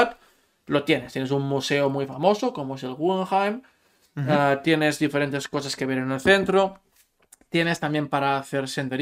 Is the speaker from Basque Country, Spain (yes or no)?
no; Barcelona, Catalonia, Spain; Yo soy de Barcelona